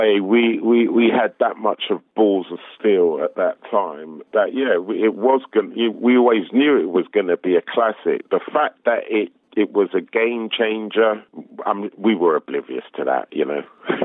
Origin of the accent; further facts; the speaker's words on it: United Kingdom; So for us, as people who were now born and raised in Britain, with all the adversity going on